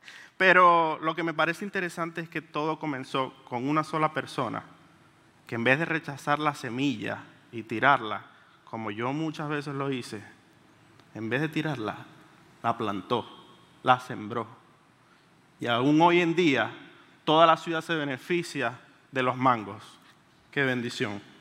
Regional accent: Venezuela; De la ciudad de donde vengo, en Venezuela, hay árboles de mango por todos lados.

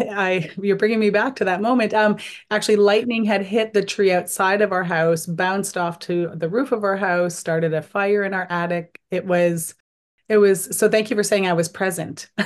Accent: Thunder Bay, Ontario, Canada; now in Ottawa, Canada; I'm from Sandpoint First Nation. So my community is Bingwing, Niashi, and Anishinaabeg, which is in northwestern Ontario, about 2 hours north of Thunder Bay, where I was born and raised. But I'm now based in Ottawa, so the unceded, unsurrendered territory of the Algonquin Anishinaabe people.

